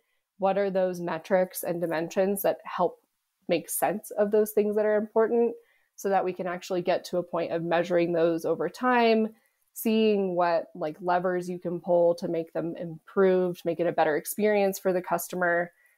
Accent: Colorado, United States; I'm from Colorado, born and raised. So love to hear that you love Colorado. I went to CU Boulder, actually. So just can't leave the mountains.

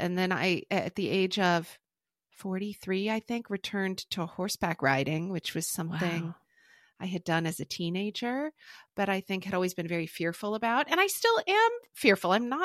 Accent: Oklahoma, United States; I grew up in Oklahoma, which is I don't know if you ever watched like Friday Night Lights.

